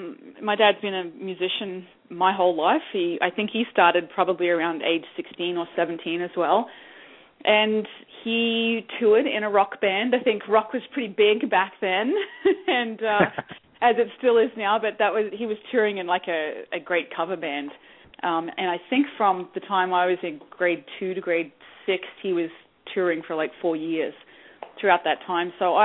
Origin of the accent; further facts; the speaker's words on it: Australia; now in Canada; I've made some really good friends here and became a Canadian, so I'm both Canadian and Australian now.